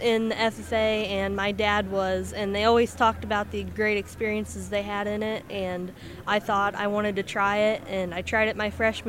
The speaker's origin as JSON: {"language": "English", "town": "Medora", "country": "United States", "tie": "born or raised there", "said": "I grew up in Medora. I show cattle. I grew up on a farm."}